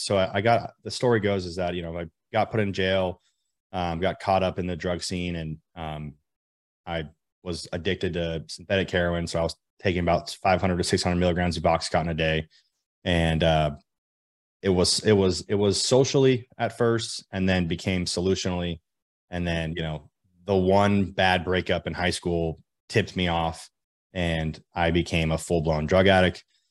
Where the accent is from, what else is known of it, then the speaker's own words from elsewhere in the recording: Las Vegas, Nevada, United States; I grew up in Las Vegas. I'm 30 years old today in 2022. I grew up in Las Vegas, you know, humble family, humble upbringing.